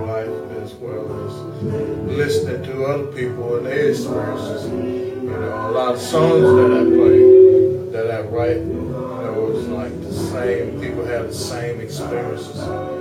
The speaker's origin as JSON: {"language": "English", "town": "Little Rock", "region": "Arkansas", "country": "United States", "said": "I'm on Alligator Records. I'm from Little Rock, Arkansas."}